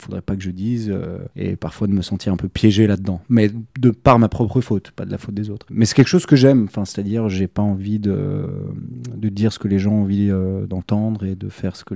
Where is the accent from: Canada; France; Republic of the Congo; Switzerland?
Switzerland; que j'ai ramené chez moi en Suisse.